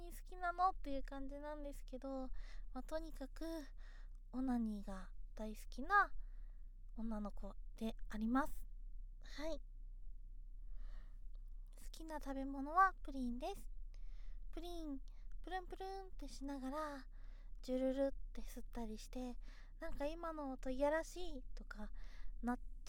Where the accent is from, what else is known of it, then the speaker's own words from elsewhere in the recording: Kyushu, Japan; 出身地は九州です。